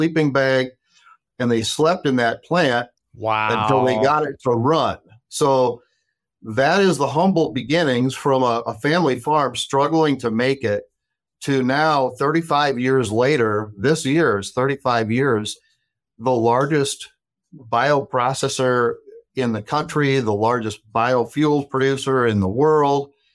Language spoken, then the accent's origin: English; Watertown, South Dakota, United States; also born or lived in Dallas, Texas, United States; you know, I grew up in Watertown, South Dakota, and after college, I moved down to Dallas, Texas.